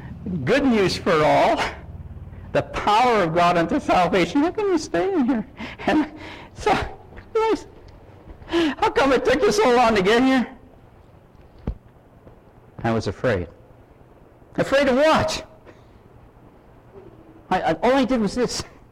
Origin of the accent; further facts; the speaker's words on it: Canada; Well, sir, I come from Canada.